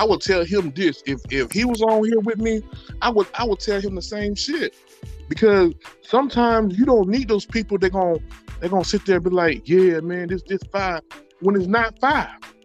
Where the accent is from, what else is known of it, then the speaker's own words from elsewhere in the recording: Mississippi, United States; he's from Mississippi too. And I'm from Mississippi.